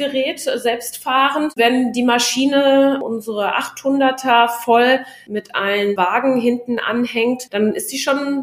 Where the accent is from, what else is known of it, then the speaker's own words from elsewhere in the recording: Hamm, North Rhine-Westphalia, Germany; Hamm liegt am Kamener Kreuz, also zwischen der A1 und der A2. Und wir sind ja Hamm-Westfalen. Und die meisten, wenn ich denen sage, ich komme aus Hamm